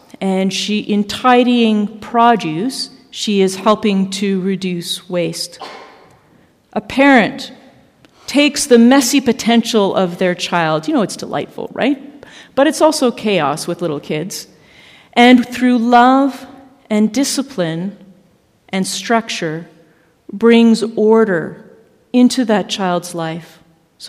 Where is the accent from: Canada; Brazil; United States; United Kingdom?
Canada; Ottawa, Ontario; Ottawa's my hometown.